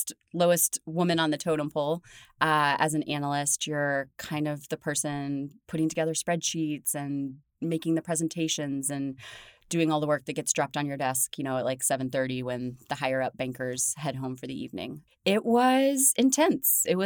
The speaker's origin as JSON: {"language": "English", "town": "Kansas City", "region": "Midwest", "country": "United States", "tie": "born or raised there", "also_born_or_lived": "New Jersey", "said": "I grew up in the Midwest, in Kansas City. I went to college in New Jersey, and everyone kind of migrates to New York City."}